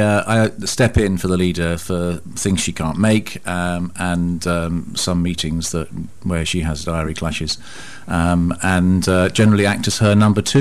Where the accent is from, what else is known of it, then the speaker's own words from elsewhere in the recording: Norwich, East of England, United Kingdom; now in Bristol, United Kingdom; I was born in Norwich and educated there and went to the University of Sussex. Went back to Norwich for a bit to work in business, and then I came to Bristol to train at Bristol Ovic Theatre School.